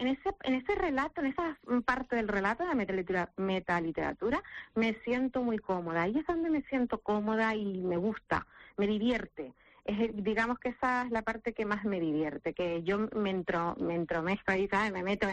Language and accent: Spanish; Canary Islands, Spain; promocionarlo en mi tierra, porque yo era más conocida fuera del territorio canario que en Canarias.